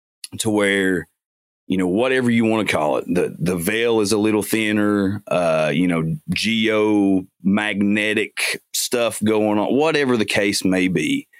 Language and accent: English; Appalachia, United States; You know, we're Appalachian boys. We were born and grew up in central Appalachia, and it is a weird, weird, weird part of the world.